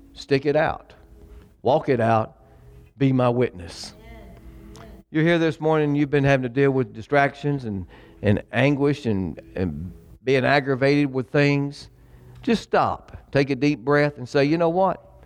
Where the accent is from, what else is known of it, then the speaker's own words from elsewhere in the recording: United States; But it didn't change the fact that I'm still an American.